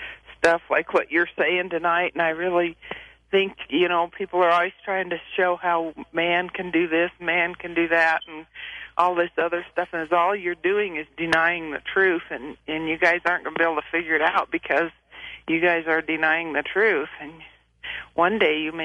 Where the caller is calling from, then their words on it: Wyoming, United States; Yeah, I'm calling from Wyoming